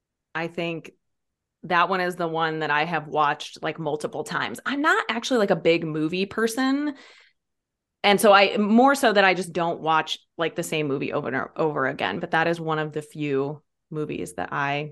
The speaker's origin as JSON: {"language": "English", "town": "Peoria", "region": "Illinois", "country": "United States", "tie": "born or raised there", "said": "And Peoria is actually my hometown in central Illinois. So I grew up just outside of Peoria."}